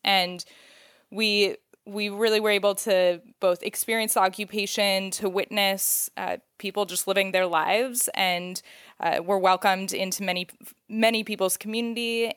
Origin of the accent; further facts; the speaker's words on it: Oregon, United States; now in Washington, D.C., United States; I'm originally from the same coast that that my dear Eva is from. I grew up in Oregon, and I also grew up in Jewish community.